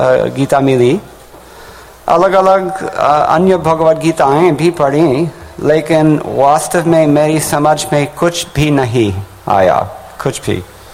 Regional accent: United States; America में मैं America से हूँ सो तो अमेरिका में है जरूर

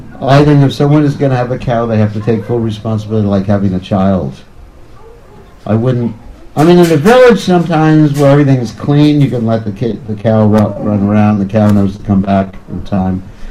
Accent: United States; So, I was brought up in America, so we had all sorts of pets.

